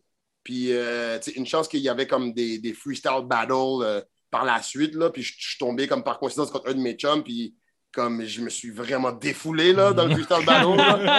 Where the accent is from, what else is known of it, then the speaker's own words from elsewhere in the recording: Montreal, Quebec, Canada; Moi, je viens de Montréal, Rivière-des-Prairies.